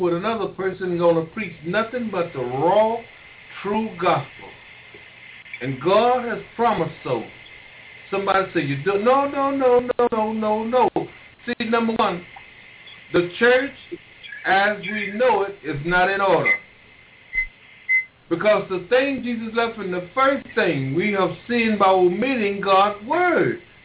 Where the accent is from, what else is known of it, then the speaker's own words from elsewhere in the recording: Brown, Texas, United States; That Monday, I got a phone call from my hometown in Brown, Texas, that my mother died of a massive heart attack.